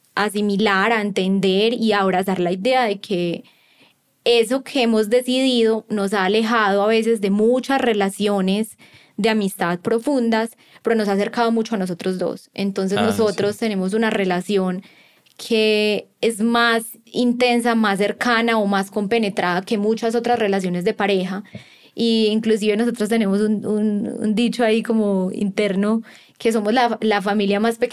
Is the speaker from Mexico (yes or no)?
no; Colombia; Porque somos colombianos, estamos acá.